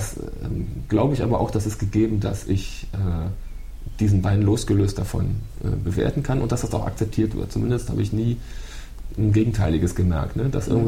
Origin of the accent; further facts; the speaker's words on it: Rhineland, Germany; ich bin Rheinländer, ich neige zum Socializing.